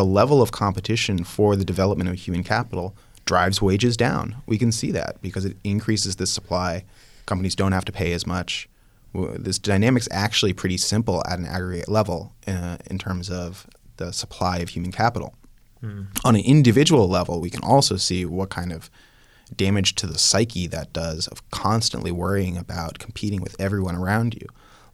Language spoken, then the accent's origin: English; Palo Alto, California, United States; Well, I grew up in Palo Alto, California, and it was a strange place to grow up